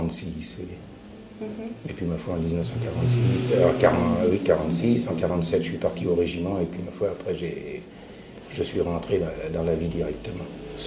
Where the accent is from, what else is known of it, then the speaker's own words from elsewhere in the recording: Orléans, Centre-Val de Loire, France; j'ai toujours été orléanais.